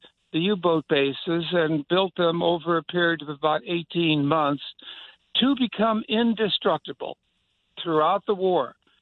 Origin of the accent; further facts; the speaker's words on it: Chicago, Illinois, United States; And I'm from Chicago.